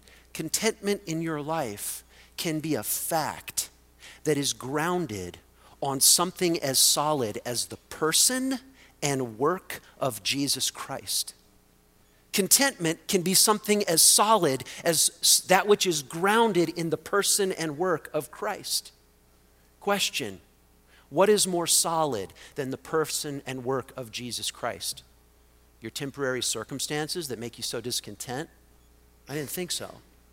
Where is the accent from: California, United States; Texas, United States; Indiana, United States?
California, United States; North Hollywood; I grew up in North Hollywood, lots of chances to see actors and athletes.